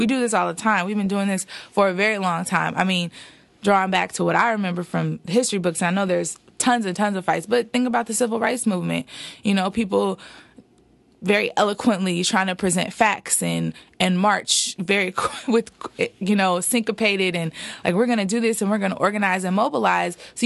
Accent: Oakland, California, United States; I mean, I'm from Oakland, fourth generation. My mom's here. Oh. Fourth generation Oakland. Family came here from Texas. So I love my city.

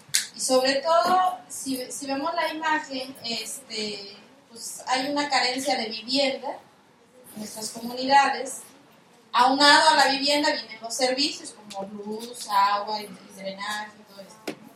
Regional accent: Oaxaca, Mexico; nosotros venimos de Oaxaca, y pues Oaxaca está muy al sur, muy sureños, y básicamente nosotros estamos en la región mixteca

